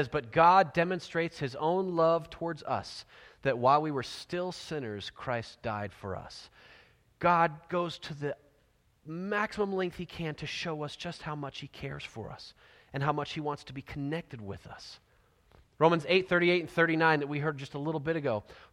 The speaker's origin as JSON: {"language": "English", "region": "California", "country": "United States", "said": "I'm from Southern California. It's old hat. Instead of fire drills, we have earthquake drills."}